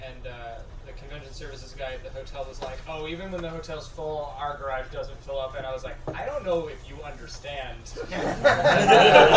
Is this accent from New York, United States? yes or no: yes; New York, United States; I don't have my badge on, but I'm a New Yorker